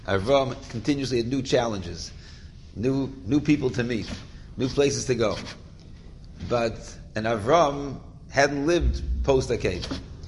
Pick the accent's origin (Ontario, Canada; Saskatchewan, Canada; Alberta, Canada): Ontario, Canada; Toronto; so I grew up in I grew up in Toronto. Toronto was heavily a refugee community. It was a survivor community.